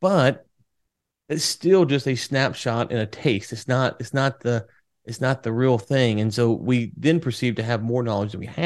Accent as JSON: {"language": "English", "region": "Louisiana", "country": "United States", "said": "I'm from Louisiana originally, live in Texas now"}